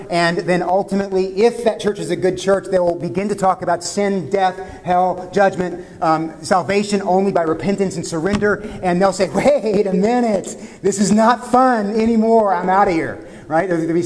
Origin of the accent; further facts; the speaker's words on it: United States; I'm not going to abase myself before you because I am an American. We don't beg, right?